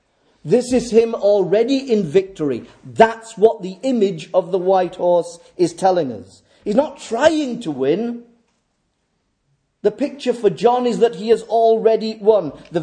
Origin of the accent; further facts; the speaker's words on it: Holmfirth, Yorkshire and the Humber, United Kingdom; When I was a child, I grew up over in Homeforth. I went to a little school in Homeforth and at Inchliffe Mill.